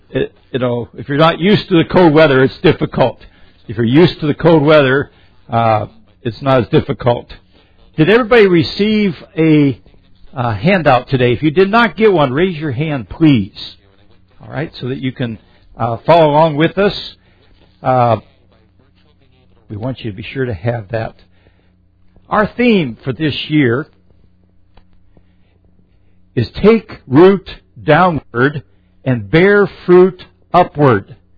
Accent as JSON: {"language": "English", "region": "Pennsylvania", "country": "United States", "said": "I'm from Pennsylvania, which is way up north. We get lots of snow up there."}